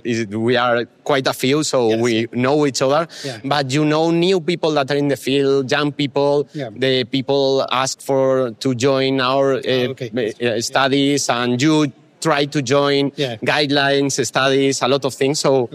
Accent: Malta; I'm from Malta.

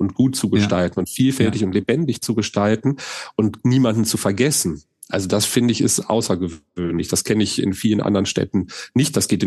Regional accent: Solingen, North Rhine-Westphalia, Germany; Also ich bin in Wald aufgewachsen, also in Solingen-Wald, quasi direkt grenznah sozusagen

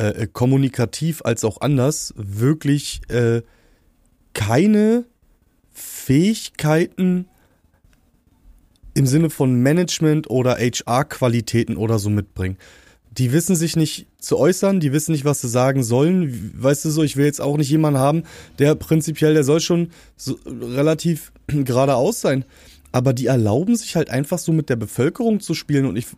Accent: East Germany, Germany; born there; wir sind ja beide in der Ex-DDR geboren, ich habe sogar noch eine ostdeutsche Geburtsurkunde

